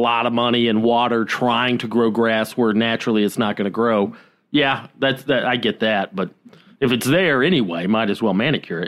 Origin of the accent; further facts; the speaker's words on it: Georgia, United States; 5:30 was the earliest it ever got dark in Georgia in the winter, and now here, like you said, like 4:45, it's pitch bla